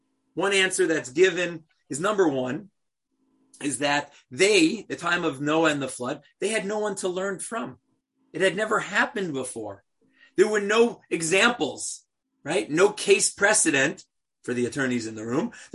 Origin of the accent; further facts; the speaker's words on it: New York, United States; Yes, I'm from New York, Sandy, right?